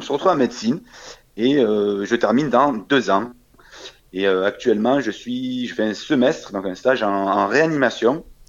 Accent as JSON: {"language": "French", "town": "Marseille", "region": "Provence-Alpes-Côte d'Azur", "country": "France", "said": "je pense que vous l'avez vu, deviné à mon accent, je suis de Marseille, en France, dans le sud de la France."}